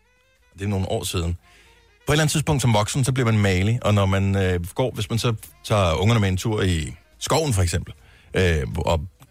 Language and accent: Danish; Region of Southern Denmark, Denmark